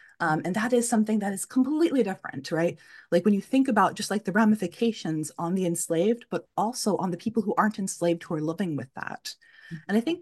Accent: Germany; my mother is German. I grew up in Germany.

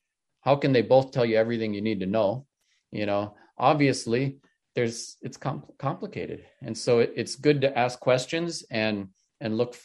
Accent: United States; I was the first and only Ojibwe person there at the time.

